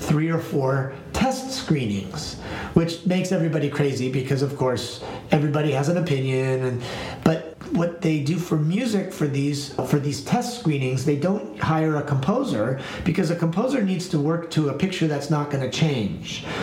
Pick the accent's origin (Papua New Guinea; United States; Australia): United States; Los Angeles, California; also born or lived in New York; I got kind of tired of living in New York. I'm from Los Angeles, so I had lived there for six or seven years at that point. So I sort of decided I wanted to move back to Los Angeles.